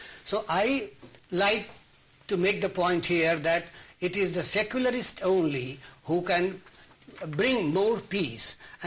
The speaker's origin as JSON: {"language": "English", "country": "India", "tie": "born there", "said": "I was born in India"}